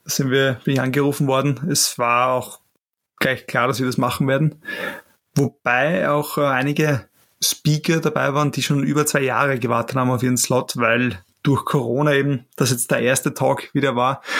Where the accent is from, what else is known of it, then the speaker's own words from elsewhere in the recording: Austria; Das wissen wir Österreicher vor allem. Ich muss auch sagen, ich habe auch einen leichten Akzent